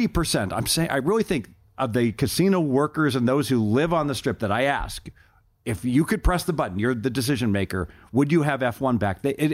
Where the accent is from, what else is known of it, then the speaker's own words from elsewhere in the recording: Ohio, United States; so I grew up in Southern Ohio and the Big Red Machine, so I'm somewhat biased